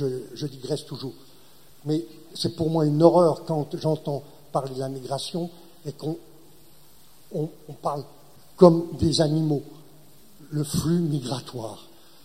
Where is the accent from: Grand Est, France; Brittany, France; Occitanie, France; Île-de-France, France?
Grand Est, France; Je suis de l'Est, donc c'est de la potée lorraine, je crois, chez moi.